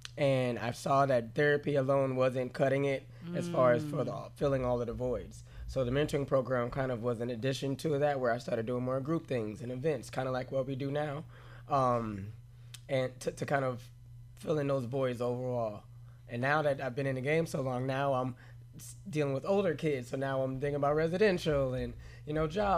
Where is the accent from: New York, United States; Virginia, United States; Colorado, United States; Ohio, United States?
New York, United States; I'm from New York, so I graduated early.